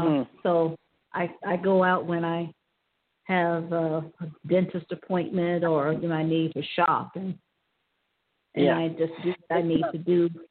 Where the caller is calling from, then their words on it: Ohio, United States; I'm calling from Ohio.